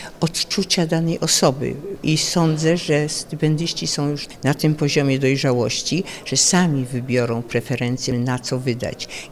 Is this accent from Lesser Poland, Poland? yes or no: yes; Kraków, Lesser Poland, Poland; Ja jestem rodowitą krakowianką, więc żyłam zawsze nie skąpo, ale wyważenie.